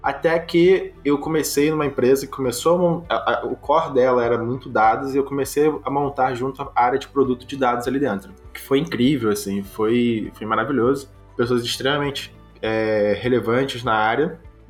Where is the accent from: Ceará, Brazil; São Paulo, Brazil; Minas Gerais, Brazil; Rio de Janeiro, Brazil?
Rio de Janeiro, Brazil; born there; eu sou uma pessoa preta, autista, eu nasci no Rio de Janeiro, no Complexo do Alemão, que é uma das maiores favelas daqui, de origem bem pobre